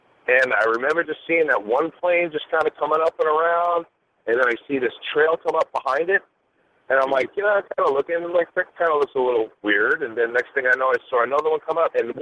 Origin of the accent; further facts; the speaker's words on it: New York, United States; I'm originally from New York.